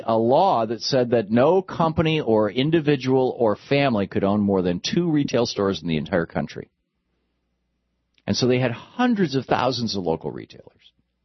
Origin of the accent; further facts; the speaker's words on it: Lansing, Michigan, United States; I grew up in Lansing, Michigan. There were probably 20, 30 different family-owned Italian restaurants in town.